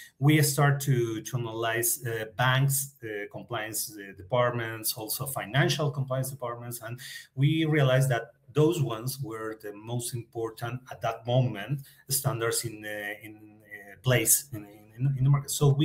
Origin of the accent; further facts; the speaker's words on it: Argentina; English is a second language; now in Mexico; But I'm from Argentina. I raised, I'm born in Argentina.